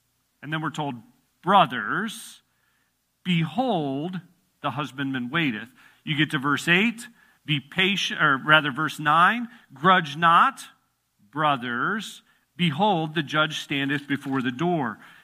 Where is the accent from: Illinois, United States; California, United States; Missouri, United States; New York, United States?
Illinois, United States; Chicago; I used to enjoy the snow growing up in the Chicago area, going to college in northern Wisconsin.